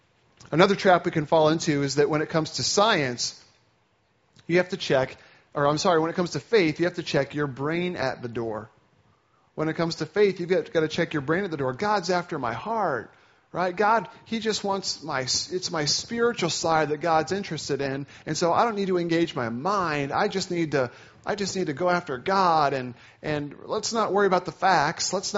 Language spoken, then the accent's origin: English; Indiana, United States; I grew up in Indiana, not Indiana, Pennsylvania, just Indiana, and went to school in Pennsylvania and have been serving as a pastor in New York State for the last 9 years.